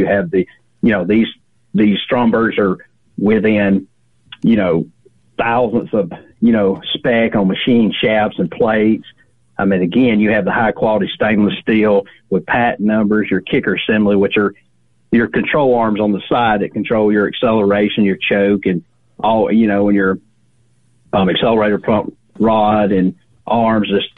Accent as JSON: {"language": "English", "region": "Georgia", "country": "United States", "said": "from Hal About It. I guess you hear my accent. I'm from Georgia"}